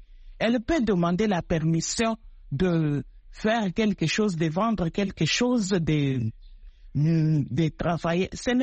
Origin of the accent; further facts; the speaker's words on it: Kasaï, DR Congo; Comme au Kasaï, chez nous au Kasaï